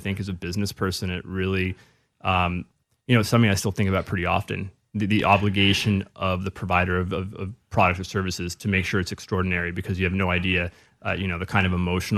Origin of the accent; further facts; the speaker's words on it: San Diego, California, United States; also born or lived in Los Angeles; now in Portland, United States; Born in L.A., grew up in San Diego, went to La Jolla Country Day